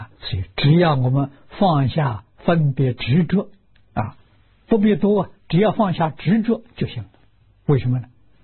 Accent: China; 这两种都是我们中国人讲的成见

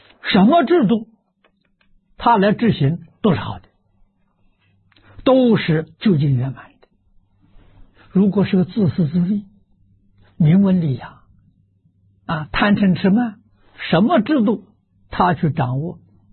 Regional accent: China; 跟我们中国人常常啊向往的尧舜禹汤，那距离太远了。

